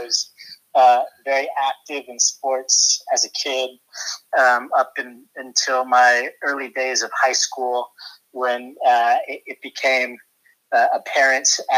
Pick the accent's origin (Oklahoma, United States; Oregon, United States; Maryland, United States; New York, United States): Oregon, United States; Portland; Well, it was great. I grew up in Northeast Portland. My parents bought a house in the 80s.